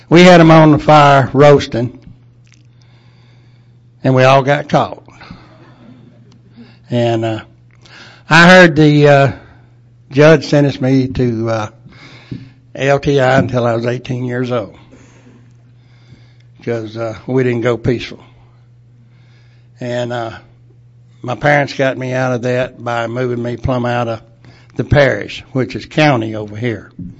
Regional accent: Louisiana, United States; English is a second language; I was raised down in South Louisiana. I came from a Cajun family. When I started school in the first grade, I had a hard time speaking English.

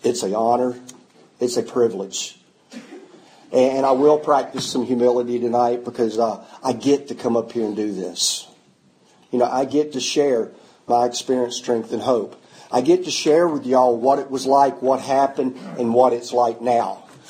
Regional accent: Doraville, Georgia, United States; I grew up in Doraville, and in Doraville in the 70s, you only had one thought of mine.

